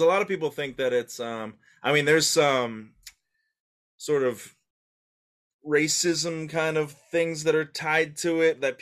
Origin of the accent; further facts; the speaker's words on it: New Hampshire, United States; also born or lived in Boston; I grew up in New Hampshire, you know, lived in the Boston area for a long time.